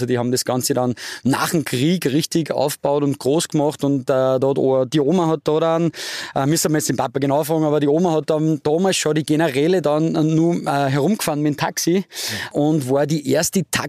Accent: Vöcklabruck, Upper Austria, Austria; born there; Ja genau, ich bin in Vöcklabruck geboren.

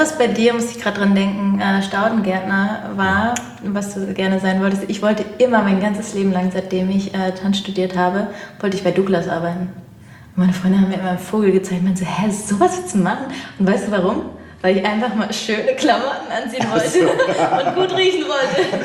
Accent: Dortmund, North Rhine-Westphalia, Germany; Aus Dortmund ursprünglich.

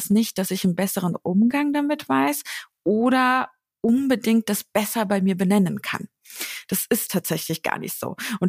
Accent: Kirchhain, Hesse, Germany; bin eigentlich in meiner Heimat, da wo ich halt aufgewachsen bin. Mhm. In der Nähe von Marburg, in Kirchhain tatsächlich.

